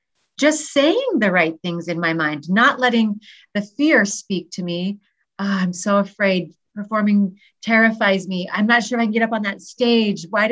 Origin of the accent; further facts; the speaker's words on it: Alaska, United States; But I grew up in Alaska. Like, what girl from Alaska, I guess … would make it in that market?